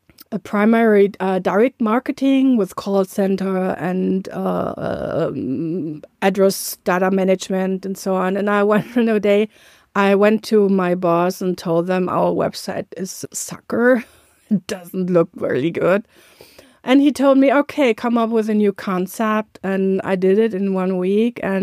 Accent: North Rhine-Westphalia, Germany; in Cologne, which is more nearby my hometown

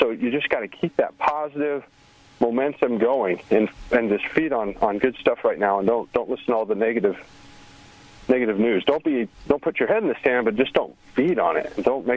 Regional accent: Wyoming, United States; I was up in my home state of Wyoming a little bit

